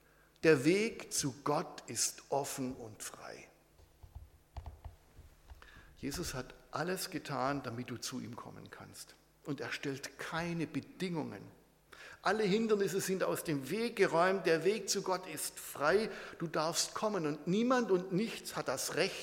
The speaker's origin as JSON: {"language": "German", "region": "Baden-Württemberg", "country": "Germany", "said": "Ich bin ja Schwabe und wir Schwaben würden so sagen"}